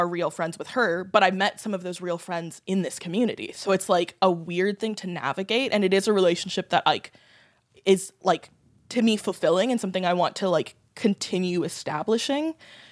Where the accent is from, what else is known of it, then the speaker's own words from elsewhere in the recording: California, United States; I grew up in California. I went to a hippie cult school for all of my school years.